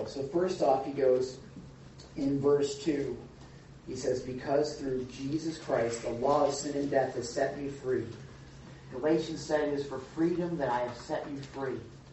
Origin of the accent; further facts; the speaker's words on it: Canada; I'm a Canadian.